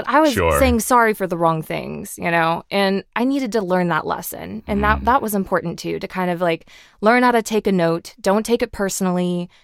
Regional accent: Kansas, United States; So growing up in Kansas, I'm sure I get a lot of Wizard of Oz jokes, as you may imagine. And no, I've never seen a tornado.

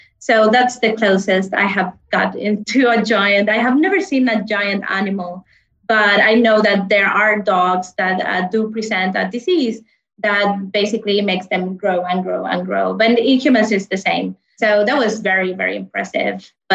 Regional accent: Chile; now in Caribbean; Because I'm coming from Chile, right? So I was raised and lived there for many years. Then I left to the US for a while, Germany, and then back to Chile. And now I live in the Caribbean.

